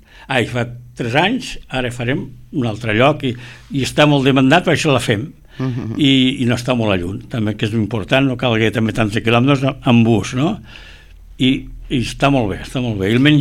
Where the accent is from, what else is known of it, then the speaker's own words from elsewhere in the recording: Tarragona, Catalonia, Spain; som de Tarragona